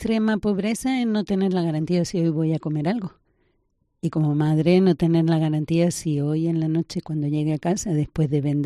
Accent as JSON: {"language": "Spanish", "town": "Fuengirola", "region": "Andalusia", "country": "Spain", "lives_now": "Angola", "said": "Soy de Fuengirola, Málaga."}